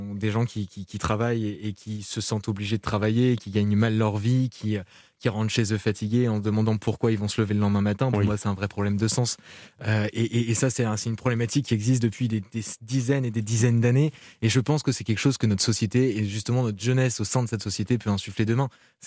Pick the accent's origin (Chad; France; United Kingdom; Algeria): France; Rouen, Normandy; now in Paris, France; Je viens de Rouen et je suis très, très attaché à la Normandie et à des territoires hors de Paris. Moi, ça fait que 2 ans que je suis à Paris